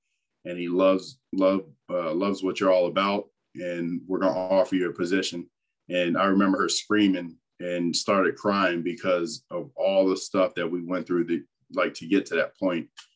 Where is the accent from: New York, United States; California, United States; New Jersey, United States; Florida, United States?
Florida, United States; Fort Myers; like I'm from Fort Myers and moved across state.